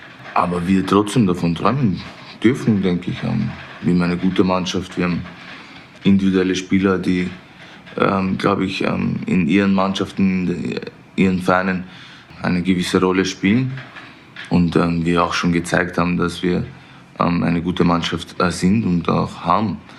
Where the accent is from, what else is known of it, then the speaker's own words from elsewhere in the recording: Vienna, Austria; Ich bin in Wien geboren, da aufgewachsen. Habe einen österreichischen Reisepass.